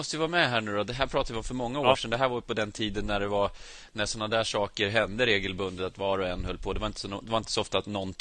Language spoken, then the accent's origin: Swedish; Sweden; born there; du och jag har gemensamt att vi är födda i Sverige